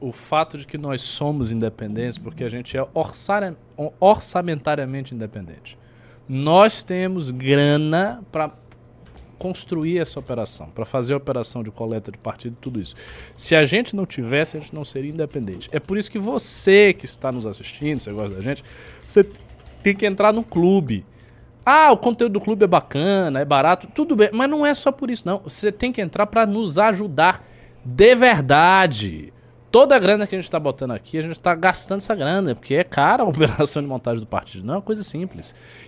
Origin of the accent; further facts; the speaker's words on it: Bahia, Brazil; Eu sou baiano.